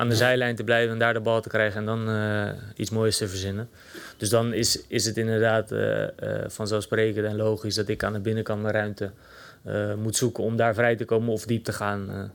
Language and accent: Dutch; Maasland, South Holland, Netherlands; also born or lived in Vlaardingen / Brabant; Ja, ik ben geboren in Vlaardingen. En ik heb, ja, wat is het? Ik denk tot mijn 9 of 10 of zo in Maasland gewoond.